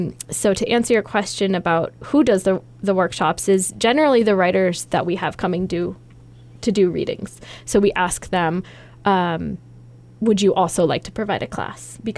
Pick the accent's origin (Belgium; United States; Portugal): Portugal; also born or lived in US East Coast; I was born on the East Coast. I also grew up in Portugal. My dad is Portuguese, and that is a big defining feature of who I am.